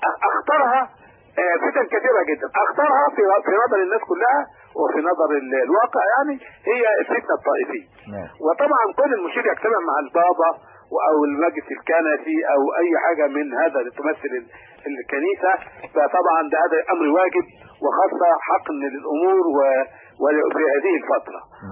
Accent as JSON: {"language": "Arabic", "country": "Egypt"}